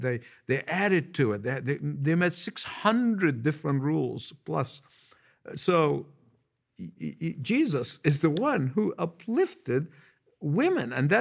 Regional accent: Egypt; whether it be in India or my hometown, the country of Egypt, or anywhere in the Middle East

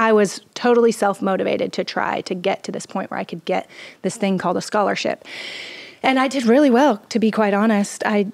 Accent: Garden City, Idaho, United States; I grew up in Idaho, and there's in Boise, and there's a little suburb of Boise called Garden City that the locals actually called Garbage City

